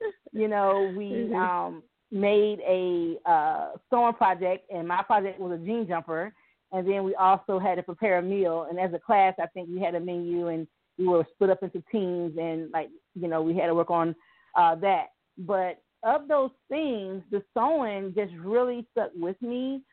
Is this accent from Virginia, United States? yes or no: yes; Virginia Beach, Virginia, United States; I'm originally from Virginia Beach area, and I was living in Norfolk